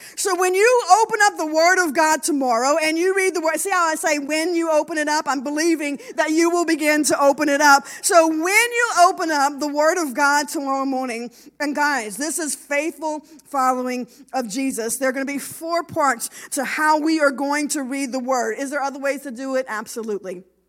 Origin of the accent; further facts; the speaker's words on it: Louisiana, United States; And we're Cajun, so we eat a whole lot of yummy and good food.